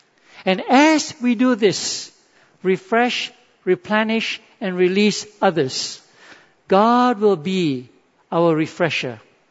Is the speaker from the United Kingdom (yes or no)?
no; Singapore; it was the beginning of a journey as a Singaporean walking into our destiny